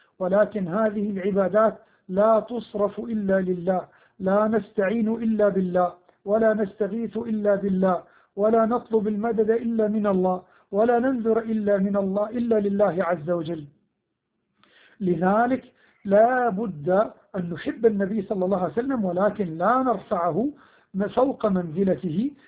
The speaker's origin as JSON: {"language": "Arabic", "country": "Egypt", "said": "أن يحفظ بلادنا مصر من كل مكروه وسوء"}